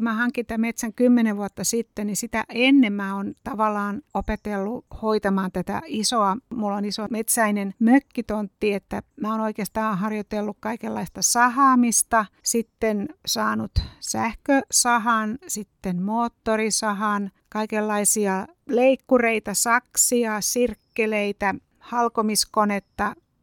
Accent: Tampere, Pirkanmaa, Finland; ja tulen Tampereelta ja viihdyn täällä mökillä ja maaseudulla ja omassa metsässä.

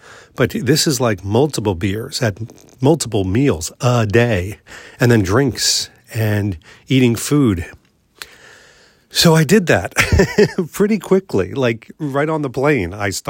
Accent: New York, United States; which as a New Yorker, that was took about a day and a half to get used to.

